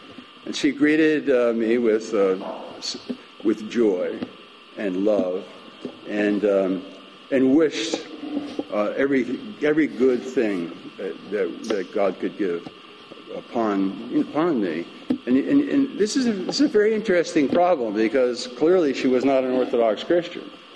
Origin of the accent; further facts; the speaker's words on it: New Hampshire, United States; Matushka and I grew up in New Hampshire, and we hadn't even literally had not heard about the Orthodox Church, and we were Episcopalians, Protestants